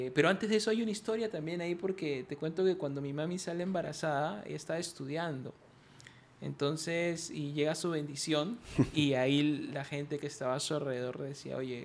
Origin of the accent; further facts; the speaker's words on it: Villa El Salvador, Lima, Peru; also born or lived in Cañete; Yo vengo de Villa El Salvador, ahí fue donde crecí, nací en Cañete, mi familia es de Cañete, toda mi familia es de Cañete.